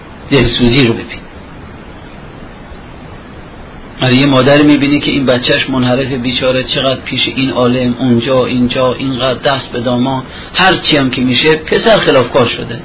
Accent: Amol, Mazandaran, Iran; من آمولی هستم، آمول مردم آمول

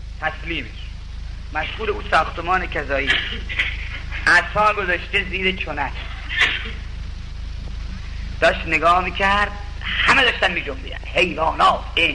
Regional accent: Yazd, Iran; also born or lived in Mashhad; now in Tehran, Iran; چون من اصلا یزدیم، تولدم در مشهد، ساکن تهرونم.

